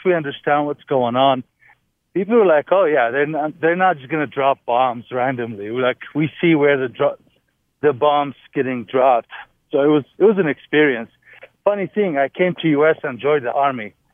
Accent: Iraq; I was born and raised in Iraq, so I was a local over there.

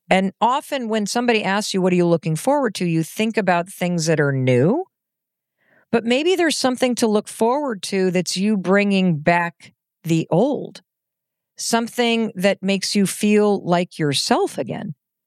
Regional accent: Michigan, United States; I grew up in Western Michigan and was always outside.

